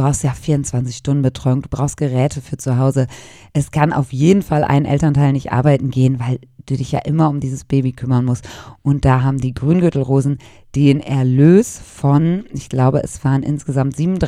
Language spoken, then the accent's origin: German; Cologne, North Rhine-Westphalia, Germany; als Kölnerin kennt man da jemanden